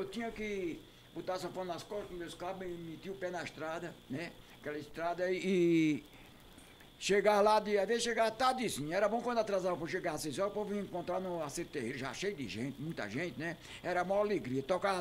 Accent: Pombal, Paraíba, Brazil; born there; now in São Paulo, Brazil; Eu nasci em Pombal, Paraíba, mas a região mais que eu tocava era de Sousa, né? Sousa, Paraíba.

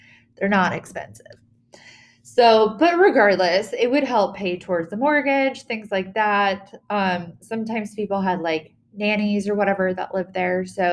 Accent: Virginia, United States; also born or lived in Maine; So my family is from Maine. I'm not from Maine. I was born in Virginia. I lived in Maine for about 5 years, but I pretty much spent most of my life in Virginia.

